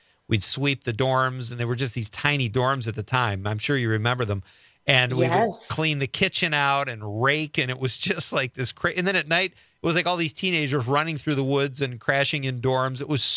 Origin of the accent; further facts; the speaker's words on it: Chicago, Illinois, United States; you live in Evanston, beautiful area, my hometown of Chicago.